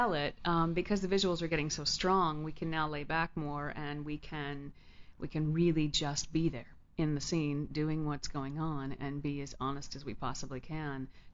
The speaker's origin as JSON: {"language": "English", "country": "United States", "tie": "born or raised there", "said": "Yeah, well, no, I speak actually Parisian French. I grew up mostly in the States"}